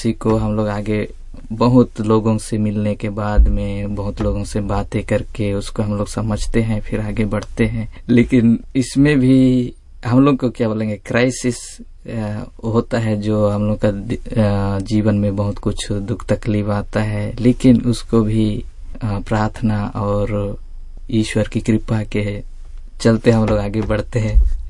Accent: India; मैं भारत देश का निवासी हूँ और मेरा पारिस केडिंग पारिस है।

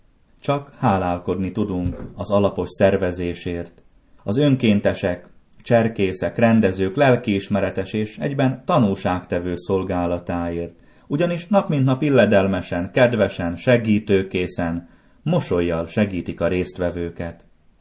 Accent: Slovakia; mi a mai Szlovákia területén élő magyarok is örömmel készültünk.

